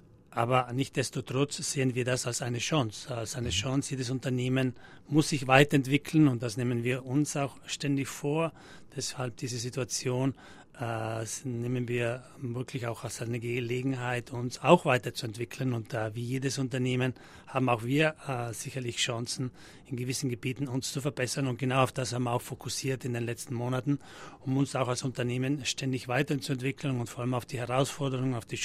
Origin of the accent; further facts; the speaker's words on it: Trentino-Alto Adige, Italy; Ich glaube, im Herzen oder tiefer unten habe ich mich immer mit Südtirol eben identifiziert. Es ist meine Heimat. Und ich wusste irgendwie immer, früher oder später will ich in die Heimat zurückkommen.